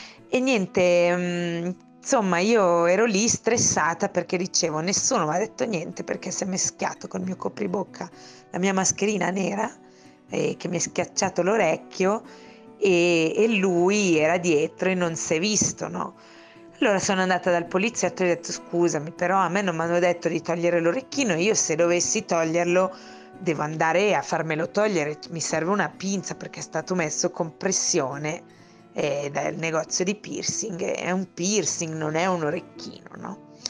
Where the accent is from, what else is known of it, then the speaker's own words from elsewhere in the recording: Switzerland; da buona svizzera ormai gli orari sono molto inculcati